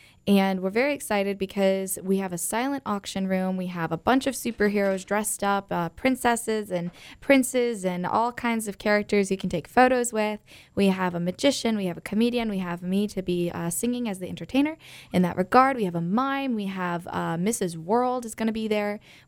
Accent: New York, United States; I grew up in New York, guys, so I used to always call them hors d'oeuvres

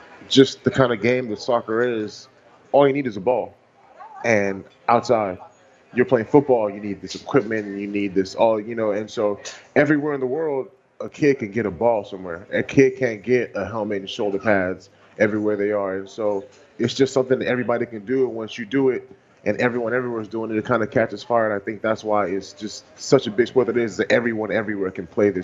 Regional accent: Nigeria; I played it growing up in Nigeria, so I just know how difficult of a sport it is

